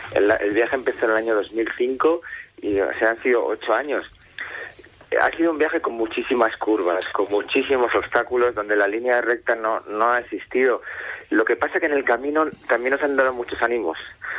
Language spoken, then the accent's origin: Spanish; Bilbao, Basque Country, Spain; Yo como bilbaíno y como padre de la criatura